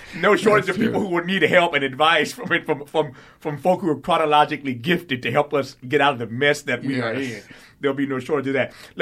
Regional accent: Indiana, United States; As a kid, I don't want to get emotional here, but as a kid growing up in Indiana in the Midwest

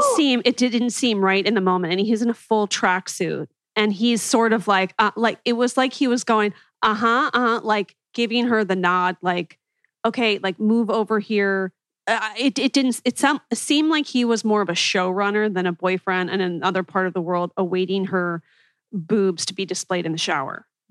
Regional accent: Philadelphia, Pennsylvania, United States; Well, I would put the lining in because I'm from Philadelphia and I wear a clothes that look like I'm going to a funeral all the time.

